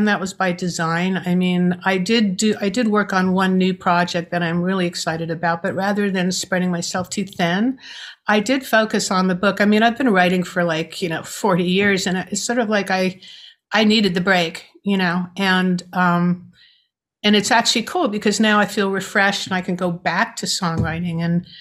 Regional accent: New York City, New York, United States; I'm a New Yorker. What can I say?

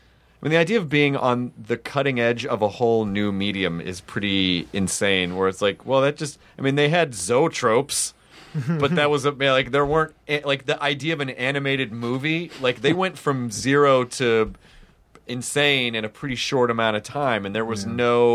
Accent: Memphis, Tennessee, United States; also born or lived in Jonesboro, Arkansas; Oh shit, I'm from Memphis.

